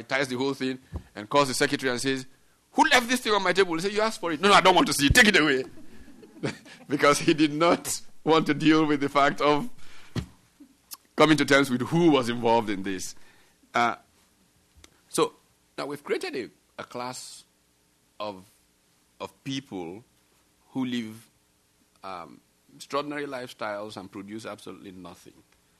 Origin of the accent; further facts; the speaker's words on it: Delta, Nigeria; in the so-called oil-producing states, my home state of Delta.